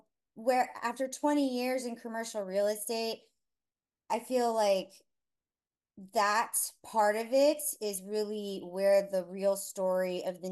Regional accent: Hialeah, Florida, United States; Yes, I actually grew up in Hialeah and I've lived in Pembroke Pines, now Sunrise, Florida by the Sawgrass Mills Mall.

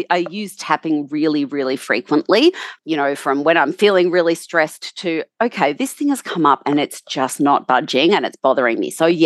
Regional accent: Australia; So that's tap-in.com.au because I'm Australian.

